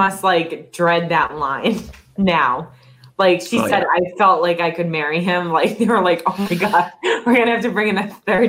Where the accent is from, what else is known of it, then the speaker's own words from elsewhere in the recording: Massachusetts, United States; I knew it was Brendan is because he's from Massachusetts and I'm from Massachusetts.